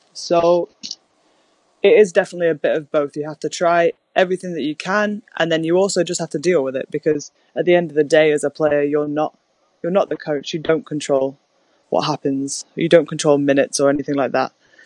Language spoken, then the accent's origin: English; Buxton, East Midlands, United Kingdom; I think it rains more than my hometown of Buxton, which is the wettest town in the UK.